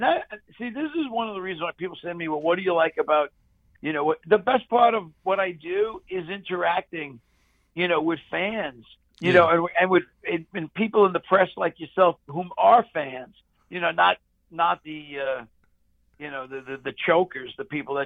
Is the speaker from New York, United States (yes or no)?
yes; Brooklyn, New York, United States; I'm from Brooklyn.